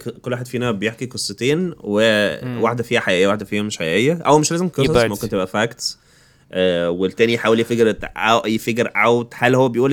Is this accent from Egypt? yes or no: yes; Alexandria, Alexandria Governorate, Egypt; انا كانت في السيوف دي منطقة عندنا في اسكندرية.